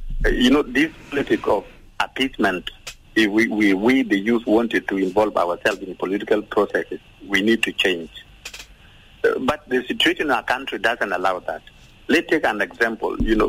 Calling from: Rumbek, Lakes, South Sudan; I'm calling from Rumbek.

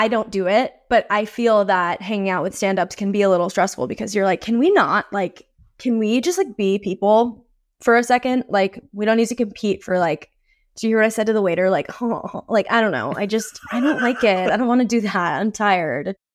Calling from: Cape Cod, Massachusetts, United States; I'm zooming in from Cape Cod. I'm here with my parents.

